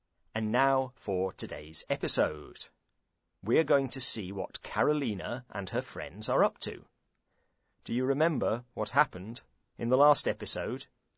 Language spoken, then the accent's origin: English; United Kingdom; But maybe that's because we're British.